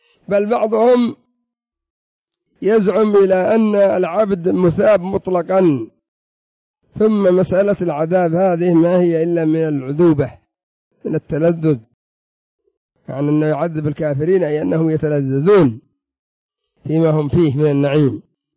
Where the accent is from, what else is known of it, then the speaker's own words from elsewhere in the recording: Yemen; انظر الآن الرافضة عندنا في اليمن